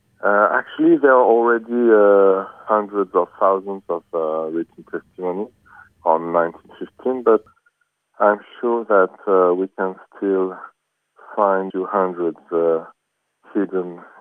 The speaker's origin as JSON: {"language": "English", "town": "Paris", "region": "Île-de-France", "country": "France", "tie": "born or raised there", "second_language": "English", "said": "I'm born and bred in France, in Paris. And originally my grandparents came from Turkey in 1920. So yes, I was born here in Paris."}